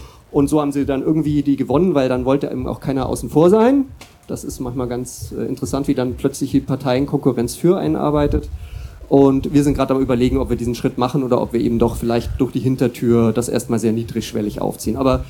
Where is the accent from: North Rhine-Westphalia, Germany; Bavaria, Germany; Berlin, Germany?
Bavaria, Germany; Munich; Ich komme aus München.